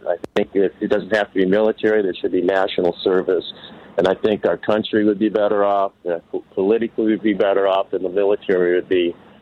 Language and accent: English; Seattle, Washington, United States; You know, I grew up in Seattle. I was, in a suburb of Seattle.